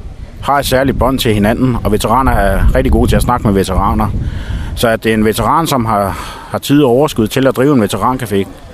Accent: Copenhagen, Capital Region of Denmark, Denmark; now in Frederikshavn, Denmark; faktisk er jeg oprindeligt københavner, men har boet heroppe i 12 år nu.

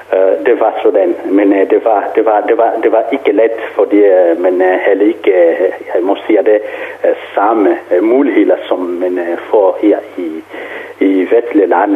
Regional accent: Cabinda, Angola; Danish is a second language; Og 2 år senere, så besluttede jeg at vende tilbage til mit hjemland. Og det skete i 1993, hvor jeg kom i Cabinda og gik ind for at arbejde også i kirken i Cabinda som præstaspirant.

